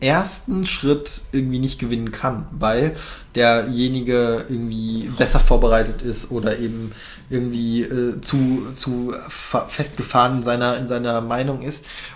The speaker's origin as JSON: {"language": "German", "region": "North Rhine-Westphalia", "country": "Germany", "lives_now": "Berlin, Germany", "said": "Ich komme aus NRW"}